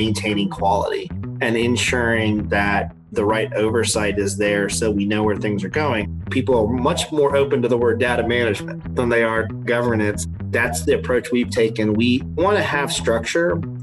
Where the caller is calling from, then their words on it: Knoxville, Tennessee, United States; I am in Knoxville, Tennessee.